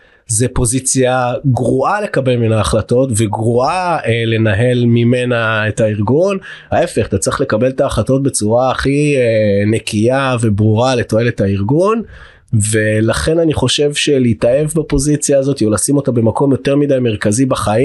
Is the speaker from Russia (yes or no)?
no; Jerusalem, Jerusalem District, Israel; אני ירושלמי במקור